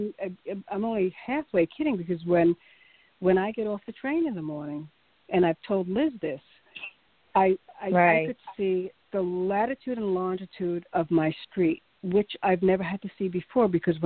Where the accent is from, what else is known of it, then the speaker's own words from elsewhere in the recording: New York City, New York, United States; you know, again, I'm a New Yorker. New York is going to turn this around.